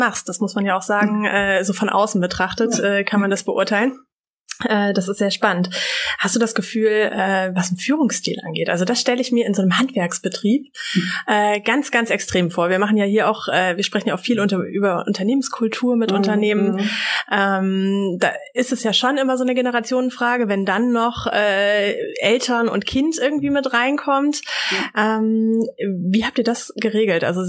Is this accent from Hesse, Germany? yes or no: yes; Espenau, Hesse, Germany; ich komme aus Espenau eigentlich, Kalden.